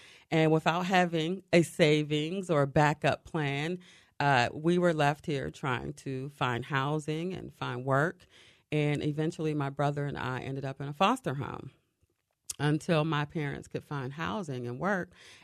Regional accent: Bluefield, West Virginia, United States; We grew up in Bluefield, West Virginia, a little mining town in southern of West Virginia, almost the tip of Virginia, where everybody was poor. Everybody worked in the coal mines.

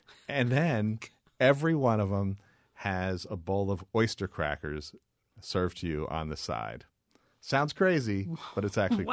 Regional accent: Bethlehem, Pennsylvania, United States; I grew up in Bethlehem, Pennsylvania, and right next door in Allentown, there was a place called Yakko's Hot Dog Shop.

